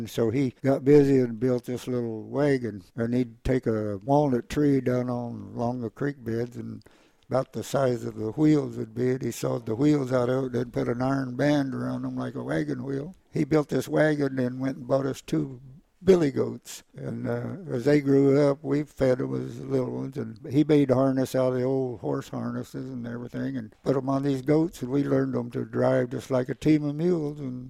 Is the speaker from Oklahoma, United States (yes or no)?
yes; Blue Jacket, Oklahoma, United States; born there; I was born in Blue Jacket, Oklahoma, up in the northeastern corner. And it was rail town where my dad was a blacksmith.